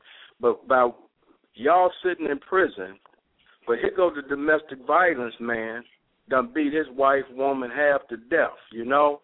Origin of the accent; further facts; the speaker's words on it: Detroit, Michigan, United States; You know, me, I grew up in Detroit